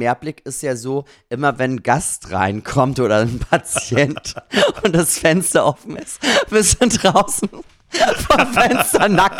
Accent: Carinthia, Austria; Ich bin ja Kärntnerin

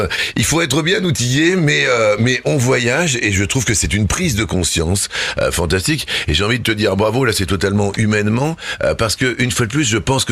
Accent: Southwest France, France; comme on dit chez moi dans le Sud-Ouest.

